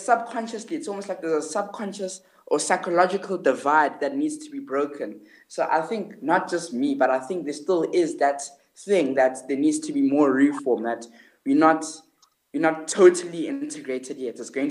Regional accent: South Africa; black, South African person. I'm a Xhosa. I'm Xhosa by culture, and yeah, I'm proudly South African.

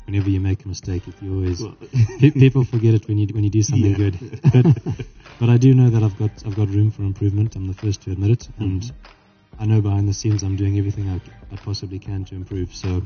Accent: Harare, Zimbabwe; I personally like playing in Bulawayo, even though I'm from Harare.

